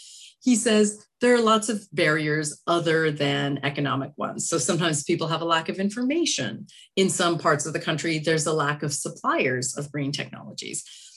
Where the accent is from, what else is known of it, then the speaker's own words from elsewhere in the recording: Canada; Personally, as a Canadian socialist, I completely agree with him.